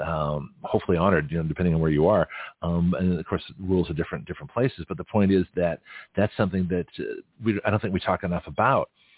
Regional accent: California, United States; I said, look, I'm new here. I'm from California.

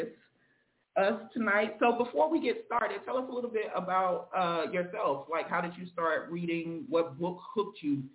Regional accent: Mississippi, United States; accent: country southern; greet you guys with like the country southern accent. I am from Mississippi, by the way, so it should have came better than that, but I'm going to work on getting my old accent back

